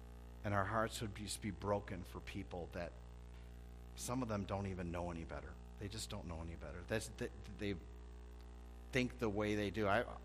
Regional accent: Chicago, Illinois, United States; My hometown, Chicago, my heart breaks over the constant killing that is going on in the streets there.

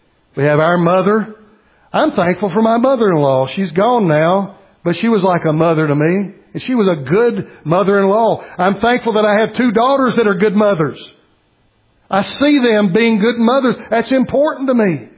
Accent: Bristol, South West England, United Kingdom; I would say a normal, typical childhood for a guy growing up in Bristol.

